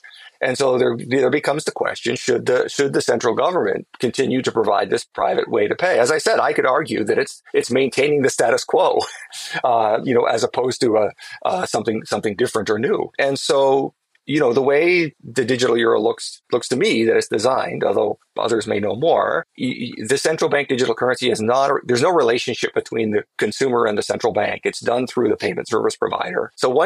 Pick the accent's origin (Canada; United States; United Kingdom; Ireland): Canada; I'm Canadian, by the way.